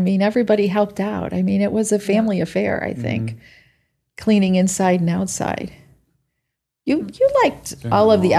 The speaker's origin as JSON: {"language": "English", "region": "New York", "country": "United States", "said": "I'm from upstate New York."}